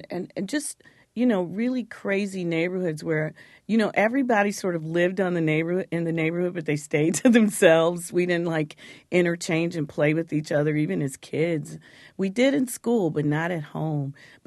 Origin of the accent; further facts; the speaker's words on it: Detroit, Michigan, United States; I had a great time growing up in Detroit, and it only changed when the world change and integration and came into play